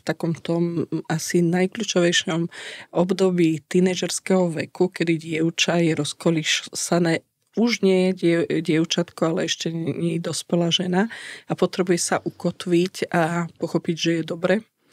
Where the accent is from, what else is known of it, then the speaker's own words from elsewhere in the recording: Matiašovce, Prešov Region, Slovakia; No, to je moje rodné. Moja rodná dedina Matiašovce a Zamagurie, Pieniny.